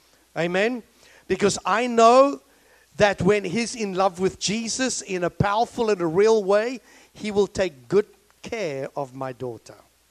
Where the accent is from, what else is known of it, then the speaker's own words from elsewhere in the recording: Philippines; because I'm Filipino. Because in the Philippines, you put an H in everything.